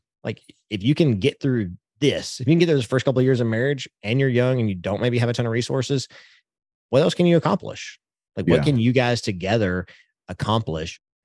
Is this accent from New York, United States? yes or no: no; Texas, United States; I'm from Podunk, East Texas, and that's what we do, right?